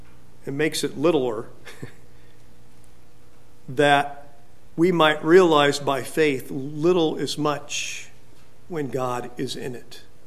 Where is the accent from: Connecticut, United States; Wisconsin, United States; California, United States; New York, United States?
California, United States; Fresno; I grew up in Fresno, but I'd been gone for a while getting my training.